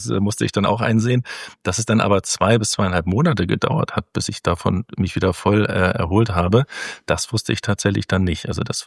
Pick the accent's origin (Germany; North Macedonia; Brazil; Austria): Germany; Hamburg; ich bin 52 Jahre alt. Ich bin Hamburger, das heißt, ich bin in Hamburg geboren und auch in Hamburg aufgewachsen.